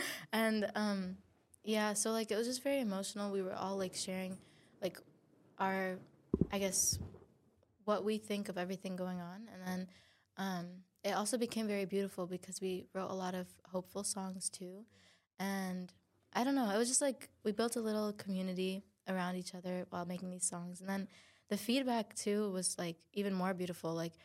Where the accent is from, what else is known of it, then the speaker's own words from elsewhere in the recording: Brooklyn, New York, United States; born there; now in Chicago, United States; I was born in Brooklyn, but I live in like the Chicago suburbs. But I'm kind of like in this process of moving here.